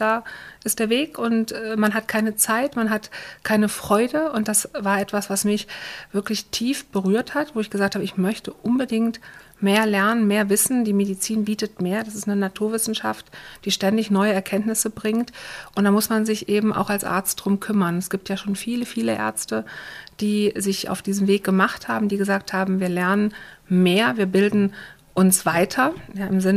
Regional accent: Germany; also born or lived in Switzerland; Und ich bin in der Schweiz geboren und bin quer durch Deutschland gezogen mit meinen Eltern.

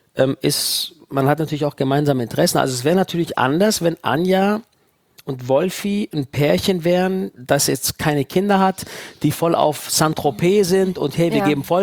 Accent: Hechingen, Baden-Württemberg, Germany; now in Cologne, Germany; aber ich bin auch aus Hechingen, aus Baden-Württemberg, weggezogen nach Köln.

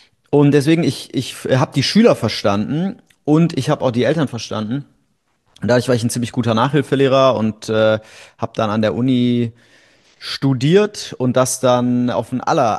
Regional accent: Bonn, North Rhine-Westphalia, Germany; Naja, also ich komme aus Bonn, aus dem Rheinland.

